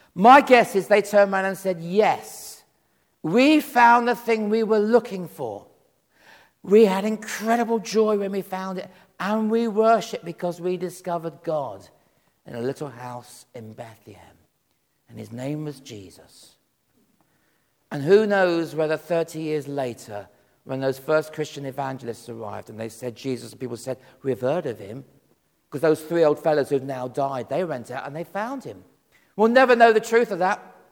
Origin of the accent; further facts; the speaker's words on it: Watford, East of England, United Kingdom; I come from Watford, I can't help it.